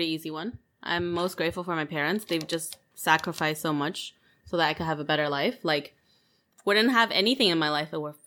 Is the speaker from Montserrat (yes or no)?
no; Vancouver, British Columbia, Canada; also born or lived in China; Okay, I was born in China. And I spent 9 years there, and then I spent the rest of my childhood in Vancouver.